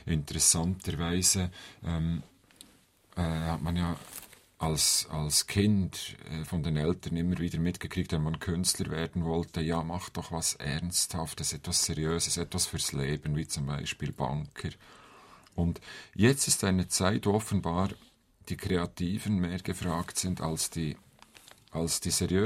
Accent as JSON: {"language": "German", "region": "Bern", "country": "Switzerland", "said": "Also da kann ich als Berner sagen"}